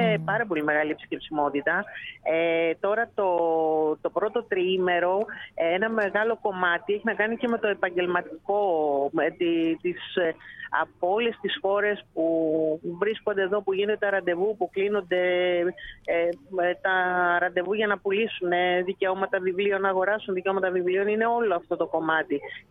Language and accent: Greek; Greece; γιατί ως Έλληνες δεν έχουμε ένα σύνδεσμα, ένα σωματείο.